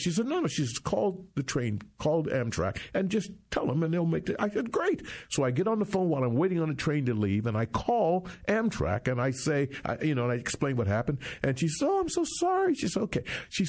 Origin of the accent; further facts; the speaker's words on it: Detroit, Michigan, United States; I had a friend of mine, I'm from Detroit, and his wife's mother died